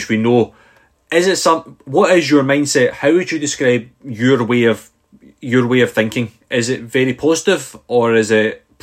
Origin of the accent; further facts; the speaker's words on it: Scotland, United Kingdom; accent: Scottish; My Scottish accent doesn't help in any way.